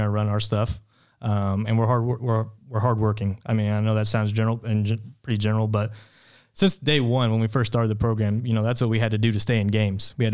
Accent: Lincoln, Illinois, United States; I grew up in Lincoln, Illinois.

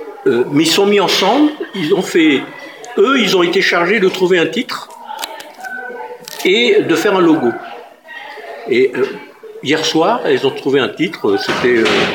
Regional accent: Occitanie, France; mais je viens du Gard.

